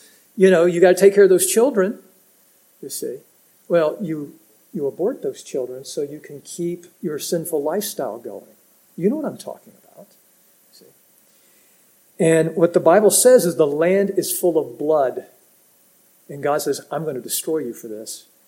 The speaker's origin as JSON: {"language": "English", "country": "United States", "tie": "born or raised there", "said": "I grew up in America. It wasn't perfect, not even close."}